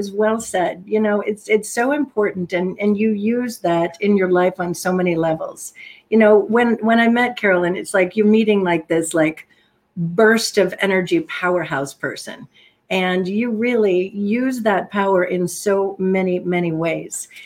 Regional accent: Tampa, Florida, United States; Interestingly enough, I grew up in the South. I grew up in Tampa, Florida.

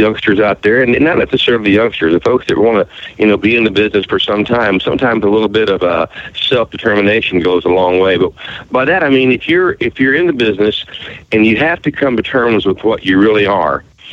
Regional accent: Ohio, United States; accent: country; Well, I grew up in southwestern Ohio, and that's where I currently live right now.

